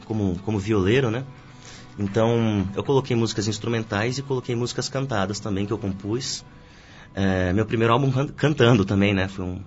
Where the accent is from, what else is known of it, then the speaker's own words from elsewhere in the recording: Brazil; moved away as an adult; Não estava nos meus planos quando eu saí do Brasil, né? Eu saí para estudar e para ver como que era o cenário europeu.